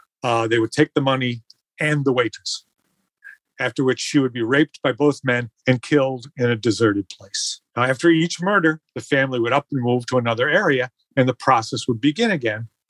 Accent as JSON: {"language": "English", "town": "Rochester", "region": "New York", "country": "United States", "tie": "born or raised there", "said": "So it was my hometown when I grew up."}